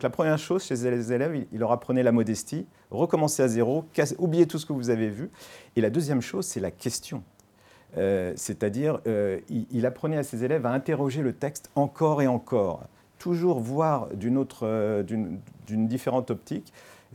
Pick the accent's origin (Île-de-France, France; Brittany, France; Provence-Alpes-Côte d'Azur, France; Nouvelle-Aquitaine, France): Île-de-France, France; Paris; born there; j'étais adolescent, je suis né à Paris, vous savez